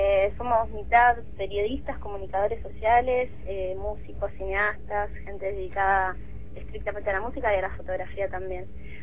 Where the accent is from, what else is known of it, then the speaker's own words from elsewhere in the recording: Neuquén, Argentina; a Mati Espina y yo, que somos de Neuquén, venimos